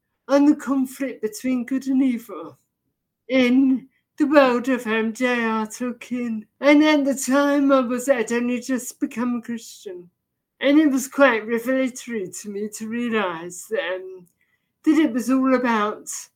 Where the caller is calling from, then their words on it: Hadlow, South East England, United Kingdom; I'm speaking from Hadlow in Kent, which is where I live. And it's a little village between Tunbridge Wells and Maidstone.